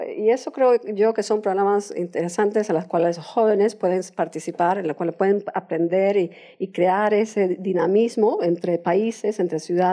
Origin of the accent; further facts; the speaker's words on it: United States; Spanish is a second language; Yo soy gringa, perdón, American.